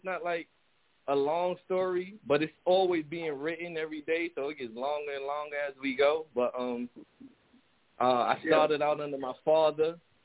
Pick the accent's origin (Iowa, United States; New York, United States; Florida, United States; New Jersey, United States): New York, United States; now in Fayetteville, United States; I'm originally from New York. That's my hometown. I've been in Fayetteville for about 5 years. I love North Carolina.